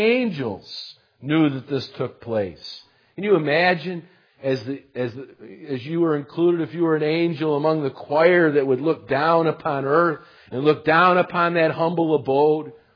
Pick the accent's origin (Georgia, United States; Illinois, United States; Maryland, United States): Illinois, United States; I'm from Illinois. I need to see it.